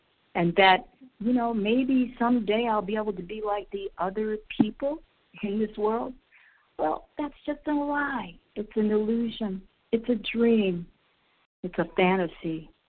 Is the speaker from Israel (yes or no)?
yes; Israel; I'm from Israel.